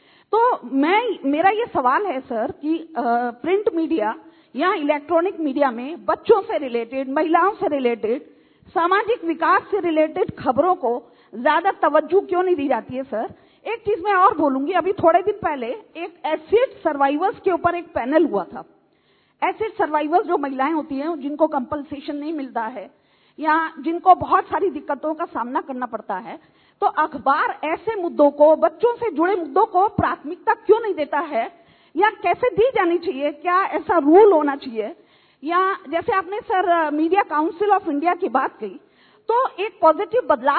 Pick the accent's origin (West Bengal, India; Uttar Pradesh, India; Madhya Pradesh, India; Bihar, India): West Bengal, India; Kolkata; और मैं कलकत्ता से हूँ